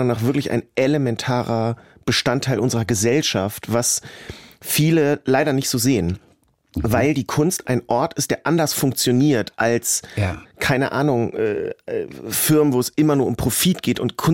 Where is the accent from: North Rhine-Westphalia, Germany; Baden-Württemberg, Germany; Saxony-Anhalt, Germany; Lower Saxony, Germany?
Lower Saxony, Germany; Hanover; ich komme aus Hannover